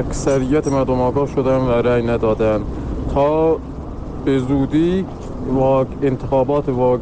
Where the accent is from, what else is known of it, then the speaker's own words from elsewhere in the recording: East Azerbaijan, Iran; من به عنوان یه ترک اهل استان آذربایجان شرقی یه جوون 22 ساله